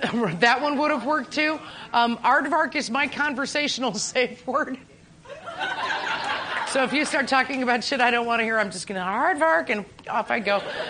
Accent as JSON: {"language": "English", "town": "Chicago", "region": "Illinois", "country": "United States", "said": "I'm from Chicago. It is greater."}